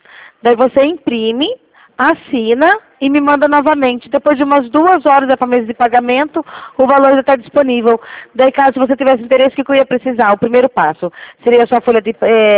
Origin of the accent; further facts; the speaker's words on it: Rio Claro, São Paulo, Brazil; Eu sou aqui de Rio Claro.